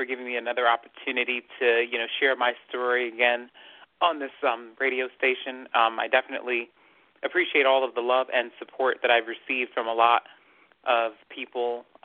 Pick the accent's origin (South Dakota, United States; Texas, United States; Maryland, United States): Maryland, United States; Yes, and, born and raised.